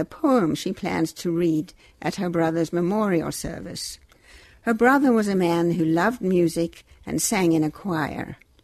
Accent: South Africa; now in United States; I grew up in South Africa, was educated in the British system

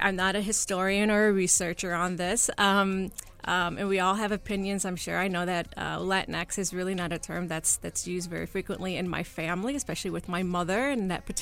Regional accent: Chicago, Illinois, United States; You know, I very proudly say I'm a Mexican American, but I'm also a Chicagoan. I'm a Southsider, right?

